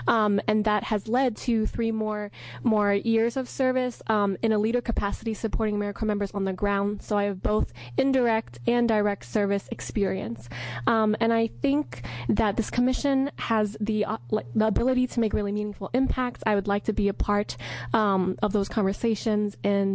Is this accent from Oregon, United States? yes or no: yes; Portland, Oregon, United States; I am from Portland, Oregon.